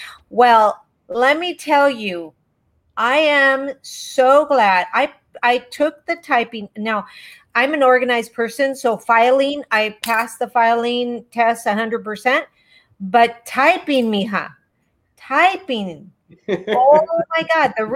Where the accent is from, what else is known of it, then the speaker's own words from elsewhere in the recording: San Diego, California, United States; born there; I was born here in San Diego.